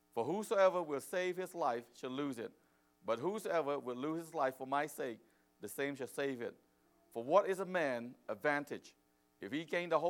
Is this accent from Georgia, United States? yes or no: yes; Atlanta, Georgia, United States; also born or lived in Cambodia; my family, we escaped the war in Cambodia. We got to America in 1981. I grew up in Atlanta, Georgia.